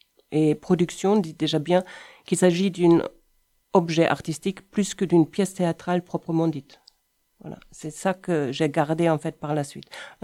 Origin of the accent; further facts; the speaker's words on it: North Rhine-Westphalia, Germany; French is a second language; moved away as an adult; now in Montpellier, France; Je suis arrivée à Montpellier en 86. Je viens d'Allemagne, entre Cologne et Düsseldorf.